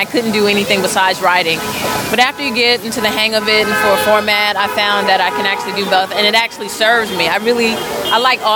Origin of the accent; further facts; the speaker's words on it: New York City, New York, United States; Yeah, I'm from Harlem, from New York City.